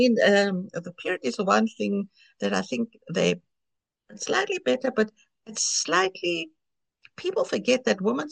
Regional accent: South Africa; now in Greece; I mean, it's hard for me because I grew up in South Africa, so I never used the bus. I used the car. I moved to Greece and I had a car.

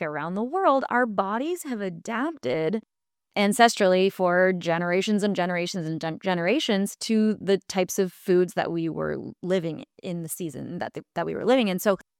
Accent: Michigan, United States; I'm from Michigan.

